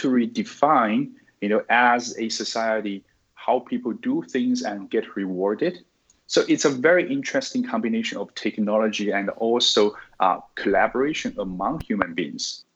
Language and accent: English; Sichuan, China; English is a second language; now in Singapore; So I'm originally from China, but I've been living in Singapore for over 10 years. So this is kind of my second home for quite a while.